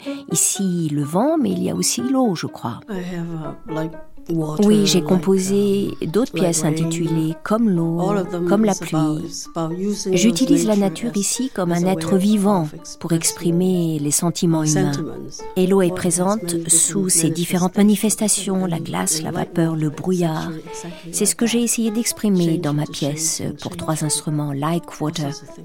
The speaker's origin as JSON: {"language": "French", "country": "Macau", "tie": "born or raised there", "lives_now": "Paris, France", "said": "j'ai grandi à Macao, une ville à forte population. Et pour voir les arbres, eh bien, il faut aller dans les cimetières. À Paris, où je vis une partie de l'année"}